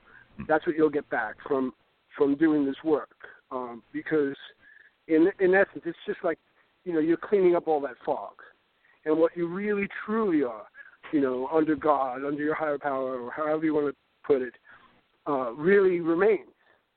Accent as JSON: {"language": "English", "town": "Brooklyn", "region": "New York", "country": "United States", "tie": "born or raised there", "said": "I grew up in Brooklyn. I'm Italian. I grew up in Brooklyn"}